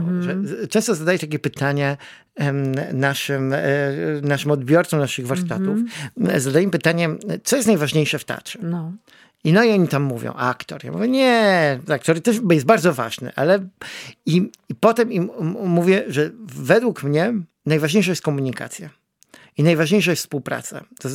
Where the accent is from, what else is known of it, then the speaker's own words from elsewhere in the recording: Garwolin, Masovian Voivodeship, Poland; ja się urodziłem w Garwolinie. To jest takie miasto, które ma tam 16 tysięcy chyba mieszkańców. I chodziłem do zwykłej podstawówki u mnie na osiedlu. Chodziłem do liceum u mnie w Garwolinie.